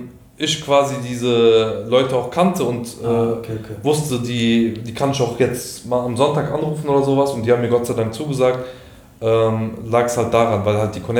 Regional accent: Offenbach, Hesse, Germany; so, ich bin aus Offenbach

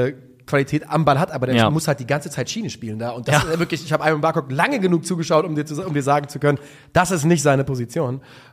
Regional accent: Mainz, Rhineland-Palatinate, Germany; Das wäre meine Hoffnung als Mainzer.

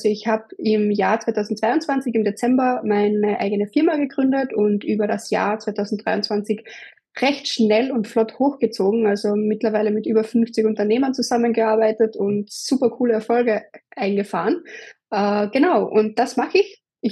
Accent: Austria; ich komme aus Österreich.

